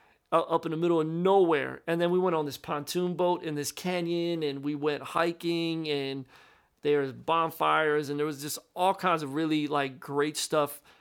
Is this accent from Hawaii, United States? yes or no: no; Philadelphia, Pennsylvania, United States; I'm like, "Bro, I'm a city boy. I'm from Philly."